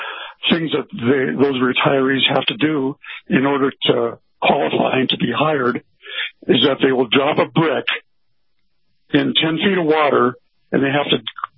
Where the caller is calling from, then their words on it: Pagosa Springs, Colorado, United States; Pagosa Springs, Colorado.